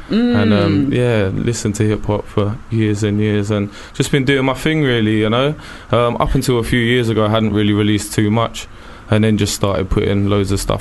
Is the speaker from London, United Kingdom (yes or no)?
yes; Brentford, London, United Kingdom; now in Ladbroke Grove, United Kingdom; I'm from Brentford, but Ladbroke Grove, reside in Ladbroke Grove, Shepherd's Bush kind of area as well